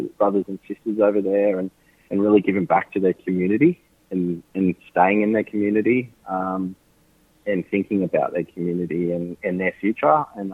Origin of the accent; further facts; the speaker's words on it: New South Wales, Australia; now in Northern Beaches, Australia; I grew up on Darkindjung country on the central coast. Now currently on Kame country on the northern beaches.